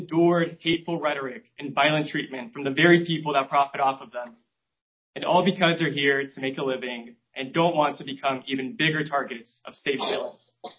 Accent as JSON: {"language": "English", "town": "Houston", "region": "Texas", "country": "United States", "also_born_or_lived": "Baytown", "said": "I'm a Houstonian from East Houston and Baytown."}